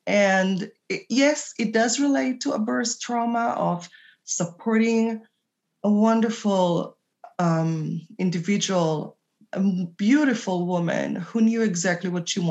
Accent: Israel; accent: Israeli; English is a second language; My funny accent is Israeli.

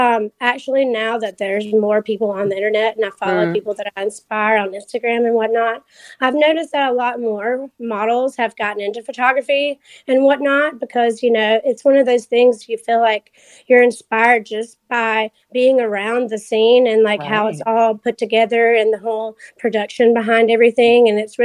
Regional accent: Georgia, United States; Well, I grew up in South Georgia, so there wasn't a lot of like heavy fashion or anything.

